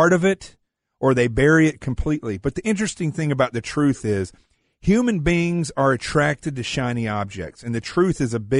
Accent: Arkansas, United States; This is a redneck explanation, or really hillbilly, because I'm from Arkansas in the Ozarks.

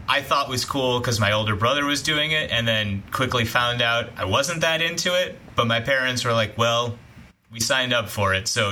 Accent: Chicago, Illinois, United States; I went to a high school, I'm from Chicago originally

